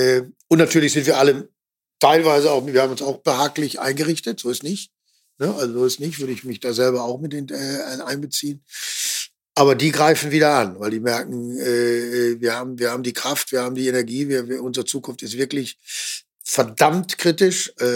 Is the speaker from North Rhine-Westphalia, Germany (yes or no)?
yes; North Rhine-Westphalia, Germany; und ich komme ja noch aus dem Ruhrgebiet, ich bin groß geworden in einem sozialdemokratischen Kernland